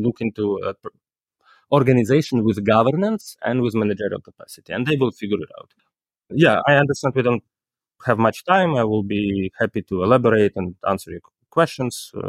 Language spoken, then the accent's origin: English; Kyiv, Ukraine; English is a second language; I care because I love Kyiv, because I'm from Kyiv